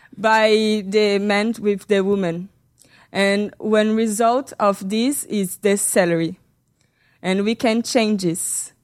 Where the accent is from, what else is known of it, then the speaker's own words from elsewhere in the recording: São Paulo, Brazil; English is a second language; I'm from Brazil, São Paulo too.